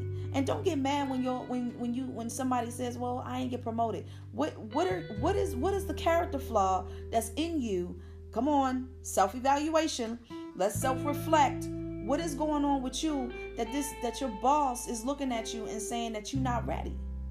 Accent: Philadelphia, Pennsylvania, United States; excuse me for my pronunciation, I am from North Philadelphia, so I'm going to spell it out for you.

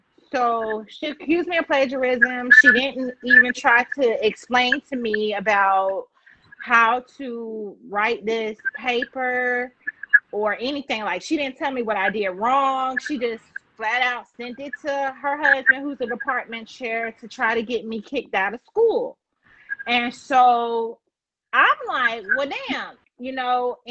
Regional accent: United States; I grew up in the United States, African American.

